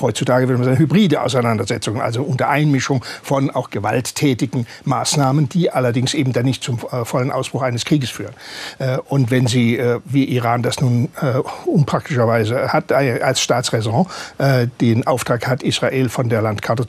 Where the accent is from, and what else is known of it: Baden-Württemberg, Germany